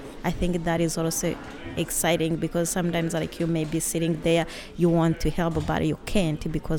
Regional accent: Rwanda; moved away; I'm from Rwanda. So I came here 2013, in January 2013.

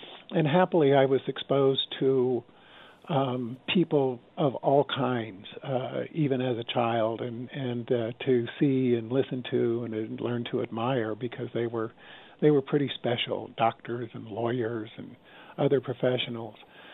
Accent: Lawton, Oklahoma, United States; Well, I grew up in Lawton, Oklahoma, which is in southwest Oklahoma.

